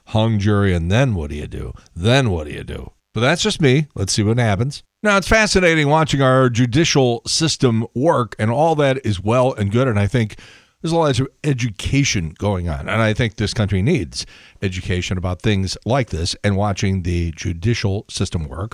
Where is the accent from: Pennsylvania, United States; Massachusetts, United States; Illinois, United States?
Illinois, United States; Chicago; But the best one I got was an offer from my hometown in Chicago at a radio station called WCKG.